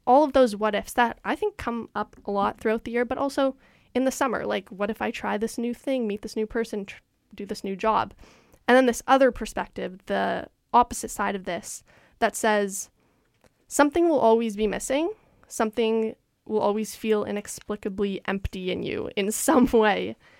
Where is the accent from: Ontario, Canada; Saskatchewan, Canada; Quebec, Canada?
Ontario, Canada; Toronto; And I'm from Toronto